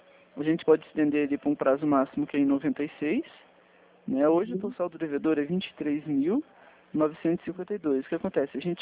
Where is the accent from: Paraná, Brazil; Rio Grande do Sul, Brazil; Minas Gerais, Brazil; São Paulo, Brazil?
Paraná, Brazil; Curitiba; Eu trabalho aqui na de Curitiba, eu sou de Curitiba. Eu estou ligando para você aqui de Curitiba